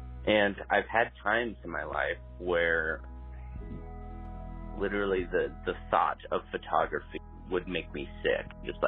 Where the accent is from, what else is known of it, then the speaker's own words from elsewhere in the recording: Utah, United States; I'm from Utah and I'm 19.